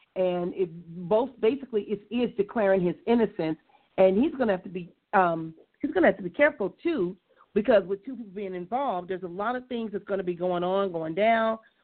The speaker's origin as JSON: {"language": "English", "town": "Compton", "region": "California", "country": "United States", "tie": "born or raised there", "said": "even though I grew up in Compton and L.A."}